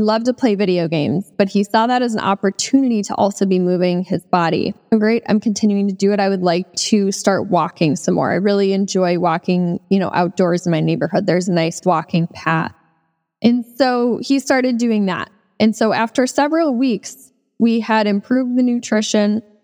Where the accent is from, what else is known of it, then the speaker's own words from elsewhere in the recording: Midwest, United States; I'm from the Midwest, and so there's a lot of snow and cold weather up there.